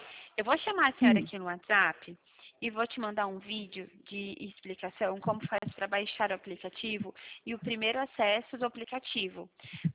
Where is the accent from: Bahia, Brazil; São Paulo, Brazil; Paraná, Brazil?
Paraná, Brazil; Cornélio Procópio; nós somos aqui do Paraná. Eu sou de Cornélio Procópio.